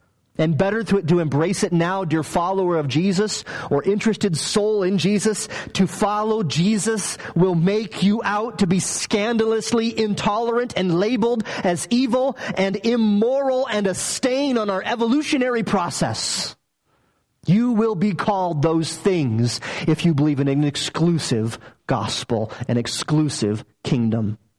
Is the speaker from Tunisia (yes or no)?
no; United States; But as an American, I sure wouldn't like it if I didn't have all those options.